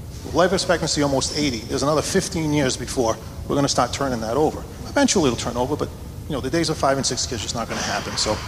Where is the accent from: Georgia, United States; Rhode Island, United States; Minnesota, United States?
Rhode Island, United States; Cranston; I grew up in Cranston. Most of my family still lives in Cranston.